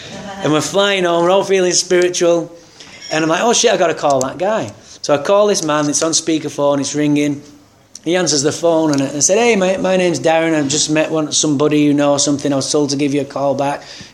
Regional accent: Santa Barbara, California, United States; I said, yeah, I'm from Santa Barbara.

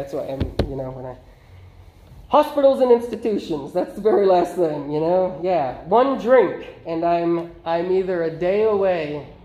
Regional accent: Ireland; well, I'm Irish, so you probably know what it is that I am, with generations and generations and generations of catechism.

